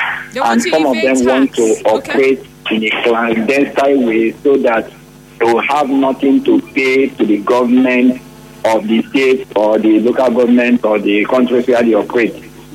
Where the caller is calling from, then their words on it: Port Harcourt, Rivers, Nigeria; I'm calling from Port Hackett.